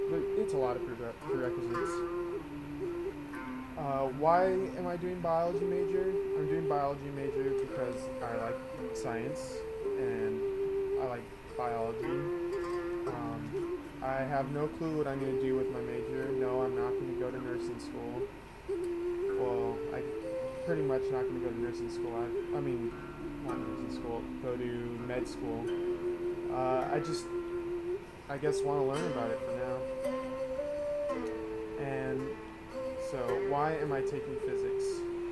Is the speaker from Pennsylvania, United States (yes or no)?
no; Altadena, California, United States; I am from Altadena, and that is in California. It's located right above Pasadena in Los Angeles County.